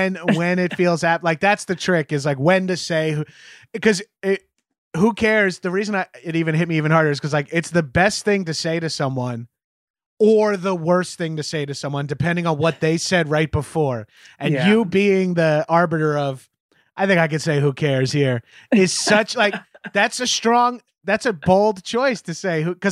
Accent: New York, United States; There's a lot coming from a New Yorker. As a New Yorker, to say something positive about any other state is hard enough as is.

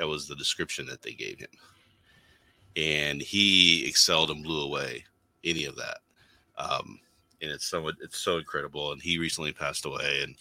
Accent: Canada; Being Canadian.

